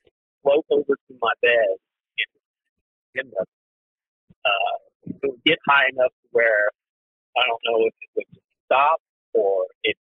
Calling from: Macomb, Illinois, United States; I'm calling from Macomb, Illinois. So I'm not terribly far from you guys. I live, you know, where Western Illinois University is at.

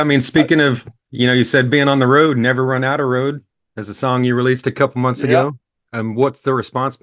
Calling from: Tulsa, Oklahoma, United States; I'm near Tulsa, Oklahoma.

